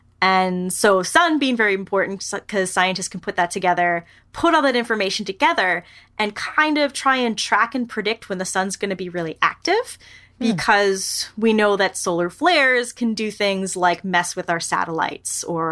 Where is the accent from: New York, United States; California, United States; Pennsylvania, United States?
New York, United States; I grew up in New York, so like that was impossible.